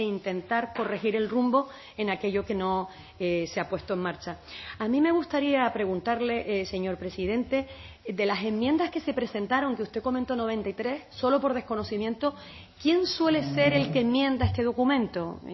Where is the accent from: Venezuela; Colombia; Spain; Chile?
Spain; Canary Islands; aquí somos canarios, da igual donde vivamos